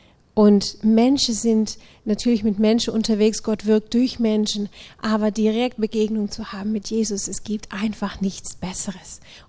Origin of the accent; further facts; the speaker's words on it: Netherlands; now in Germany; Ich bin Niederländerin